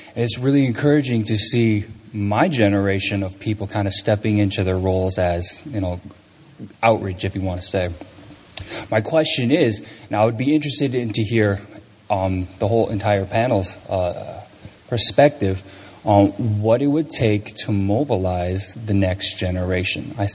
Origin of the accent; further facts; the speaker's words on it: Milwaukee, Wisconsin, United States; I come from Milwaukee.